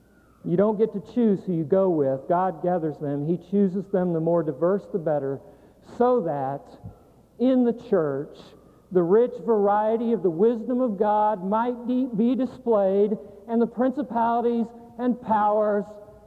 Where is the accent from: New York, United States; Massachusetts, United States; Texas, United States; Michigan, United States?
Texas, United States; Abilene; born there; I was born in Abilene, I can say that. I still have webbed feet, but I can say y'all.